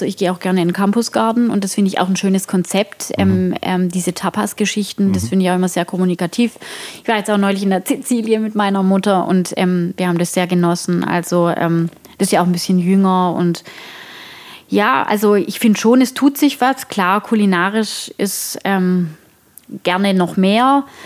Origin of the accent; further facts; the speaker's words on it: Heilbronn, Baden-Württemberg, Germany; Wir kommen aus der Nähe von Stuttgart. Dann sage ich immer, wir kommen aus Heilbronn.